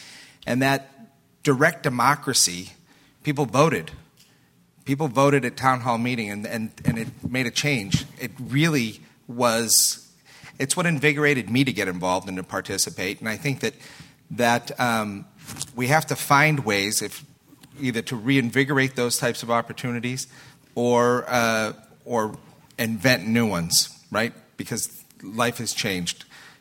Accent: Northern New England, United States; I have to say, I grew up in Northern New England

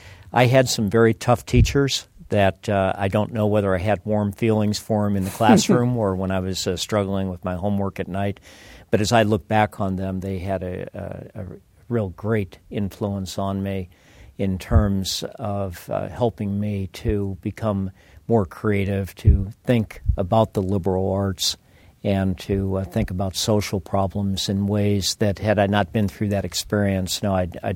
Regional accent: Hammond, Indiana, United States; also born or lived in North Carolina; I was born in Hammond, Indiana, and raised in the Midwest, and then in my high school years went to Goldsboro, North Carolina.

